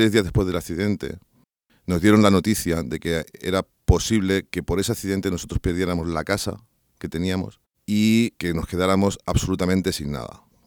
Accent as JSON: {"language": "Spanish", "country": "Spain", "said": "tengo 44 años de edad, vengo de España, estoy disfrutando de unas plácidas vacaciones aquí en la República Dominicana"}